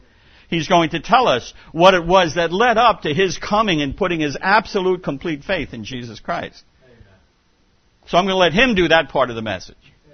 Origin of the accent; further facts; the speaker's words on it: New York, United States; Now, some of that comes from being a New Yorker.